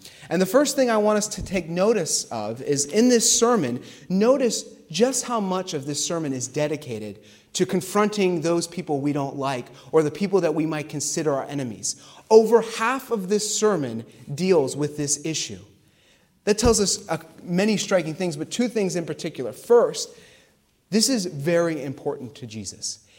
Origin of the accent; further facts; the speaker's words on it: Pittsburgh, Pennsylvania, United States; Like I said, I'm from Pittsburgh, right?